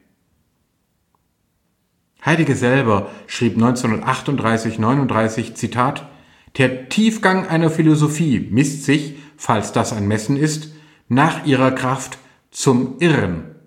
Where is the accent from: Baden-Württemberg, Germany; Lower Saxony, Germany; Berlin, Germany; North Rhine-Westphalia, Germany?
Baden-Württemberg, Germany; mein Heimatland Baden-Württemberg